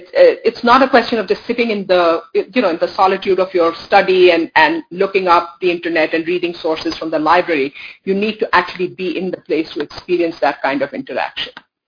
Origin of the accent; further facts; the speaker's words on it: Delhi, India; now in United States; I myself was educated in, because I grew up in Delhi.